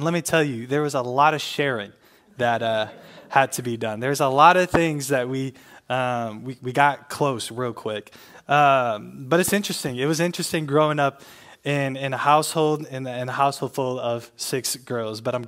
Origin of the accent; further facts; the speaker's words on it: Milwaukee, Wisconsin, United States; I grew up in Wisconsin, but I live in Minnesota, so I respect the Vikings.